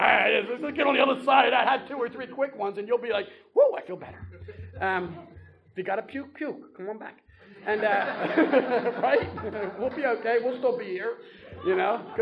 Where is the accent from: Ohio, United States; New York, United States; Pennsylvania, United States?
Pennsylvania, United States; Philadelphia; because I'm from Philly, so we go down to Wildwood, New Jersey, senior week